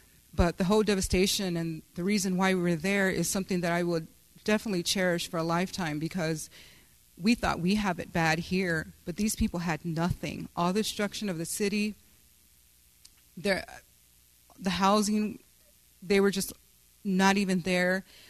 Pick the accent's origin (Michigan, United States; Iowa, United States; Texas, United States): Texas, United States; I'm born and raised in South Texas, so it was difficult for me to leave home.